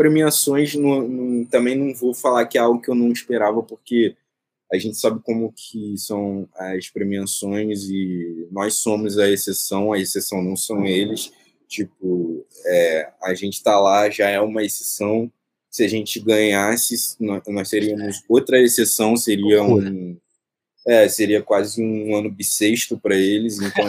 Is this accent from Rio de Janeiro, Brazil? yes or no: yes; Rio de Janeiro, Brazil; Então, eu nasci no Morro do Urubu, que fica na zona norte do Rio de Janeiro. E depois eu passei a maior parte da minha infância ali entre o Complexo e o Engenho da Rainha. Até pouco tempo eu morava no Engenho da Rainha ainda com meus pais.